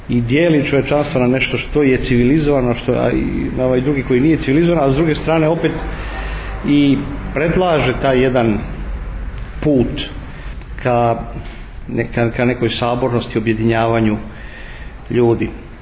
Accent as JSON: {"language": "Serbian", "region": "Belgrade", "country": "Serbia", "tie": "born or raised there", "said": "ja sam odrastao u Beogradu"}